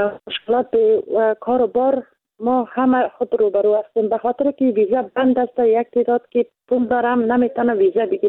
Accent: Afghanistan; چون ما افغان هستیم،

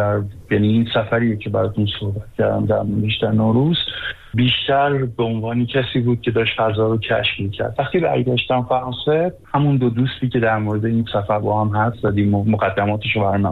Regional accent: Iran; من متاسفانه نه تنها ایرانی گک نیستم بلکه ایرانی هستم.

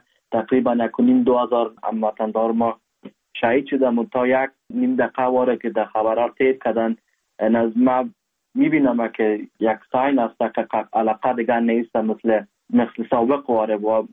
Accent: Afghanistan; now in Germany; میگم که آلمان هستم، اونتا هم از افغانستان میام

